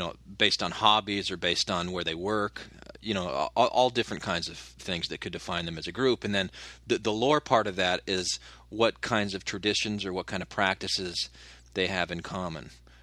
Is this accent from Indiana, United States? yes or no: no; Arizona, United States; I grew up in Arizona, and one of my favorite things to eat is called a cheese crisp.